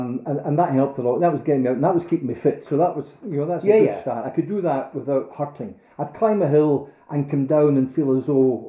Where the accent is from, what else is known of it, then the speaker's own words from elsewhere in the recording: Glasgow, Scotland, United Kingdom; I come from Govan. I'm not interested in flowers, you know.